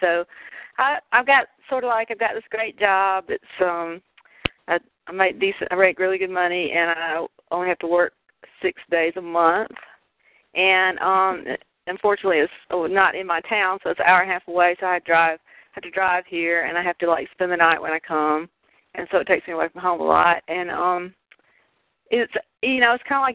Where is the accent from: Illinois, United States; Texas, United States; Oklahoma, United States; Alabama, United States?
Alabama, United States; I'm from Alabama.